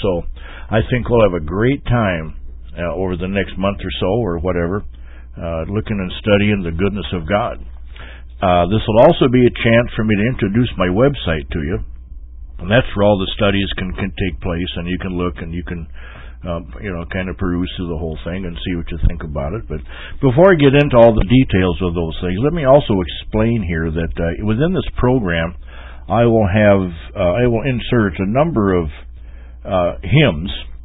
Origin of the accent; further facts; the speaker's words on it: South Dakota, United States; now in North Dakota, United States; I'm speaking to you from the Dakotas, more specifically North Dakota, although I am originally from South Dakota, and you can't take the Dakota out of a person